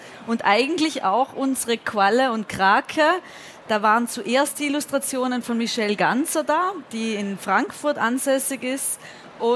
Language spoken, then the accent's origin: German; Trentino-Alto Adige, Italy; Ich komme aus Südtirol, wo das auch noch einmal extremer ist.